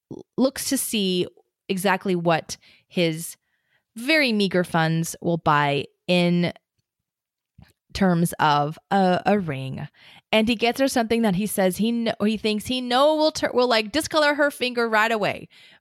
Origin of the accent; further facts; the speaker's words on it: Australia; but as an Australian with a strongly English and Scottish influenced society, the nickname is an important social convention.